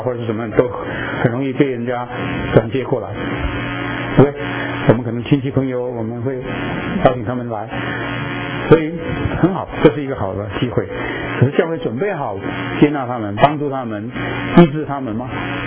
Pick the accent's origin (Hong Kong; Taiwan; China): Taiwan; 尤其我们从台湾来哈